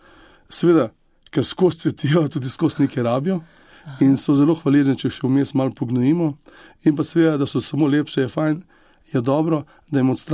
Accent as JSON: {"language": "Slovenian", "town": "Sevnica", "region": "Lower Sava", "country": "Slovenia", "said": "jaz prihajam iz Sevnice, tam imamo tudi podjetje, to je na naši družinski kmetiji."}